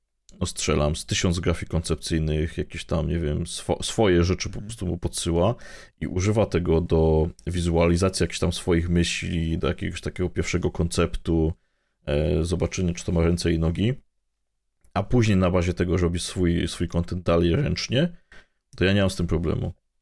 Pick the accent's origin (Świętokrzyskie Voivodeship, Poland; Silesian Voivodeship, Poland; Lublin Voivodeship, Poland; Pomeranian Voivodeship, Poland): Silesian Voivodeship, Poland; on mówi, że oni tam nad polskie morze, jestem ze Śląska, jechali 8 godzin